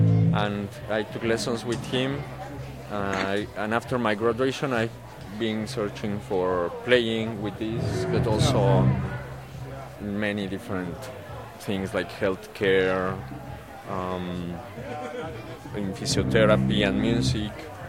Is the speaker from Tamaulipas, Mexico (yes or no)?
no; Mexico City, Mexico; English is a second language; My country is Mexico. I come from Mexico City.